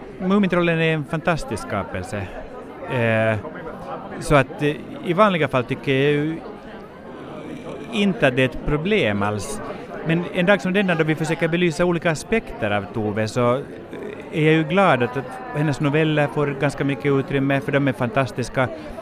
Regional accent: Finland; vi som finlandssvenskar

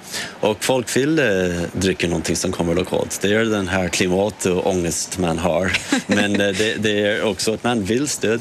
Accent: Cork, Munster, Ireland; Swedish is a second language; now in Finland; Så jag kom från Cork i södra Irland där vi gör det mest whisky på Irland. Så man var uppväxt med fat runt omkring och det var en del av kulturen kan man säga.

